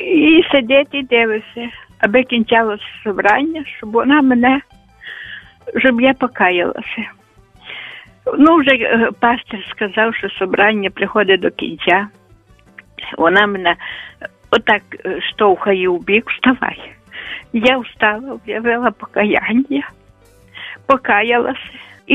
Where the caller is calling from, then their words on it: Chernivtsi, Chernivtsi Oblast, Ukraine; Я із Чернівець.